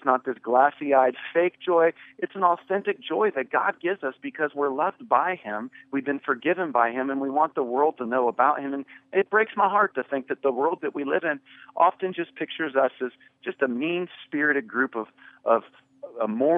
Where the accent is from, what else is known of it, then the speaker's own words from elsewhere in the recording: California, United States; I never heard the gospel until I was 19 years of age. I grew up in California